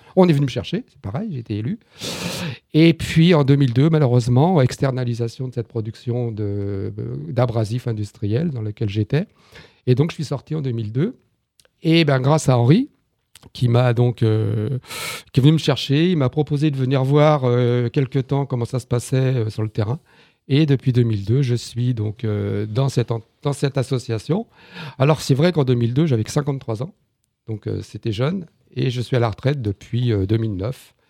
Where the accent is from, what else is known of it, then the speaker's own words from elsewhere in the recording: Taverny, Île-de-France, France; je suis tabernacien. Tabernacien de la ville de Taverny, dans le Val-d'Oise.